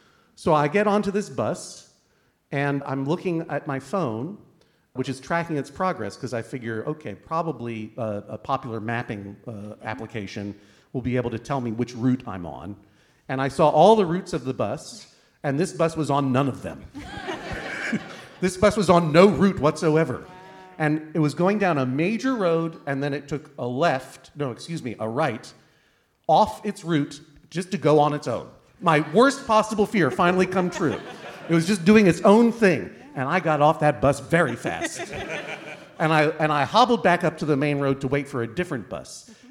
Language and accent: English; Boston, Massachusetts, United States; I grew up in Boston, Massachusetts. We have a subway.